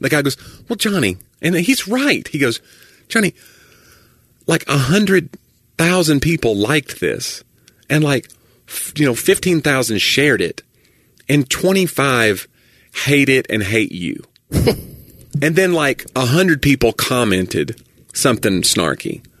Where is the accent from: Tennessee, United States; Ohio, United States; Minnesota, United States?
Tennessee, United States